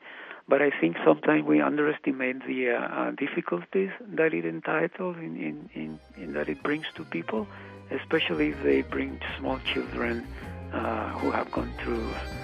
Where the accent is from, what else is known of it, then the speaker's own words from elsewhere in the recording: El Salvador; moved away as an adult; I came here as a refugee a long time ago. I'm originally from El Salvador, and I left as a government-sponsored refugee